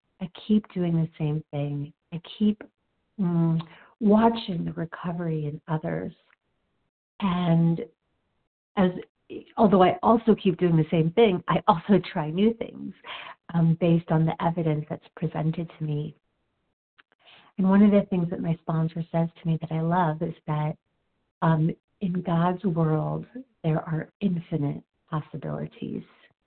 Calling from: Denver, Colorado, United States; I'm calling from Denver.

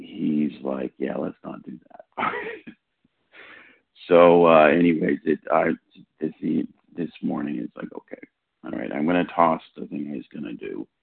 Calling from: California, United States; Hi, this is … in California.

